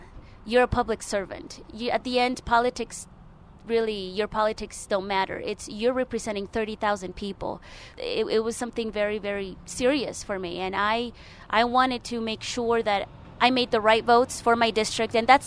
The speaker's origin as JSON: {"language": "English", "region": "New Mexico", "country": "United States", "tie": "born or raised there", "said": "I grew up in the Southeast Heights. I went to Kirtland Elementary School, Wilson Middle School, and Highland High School."}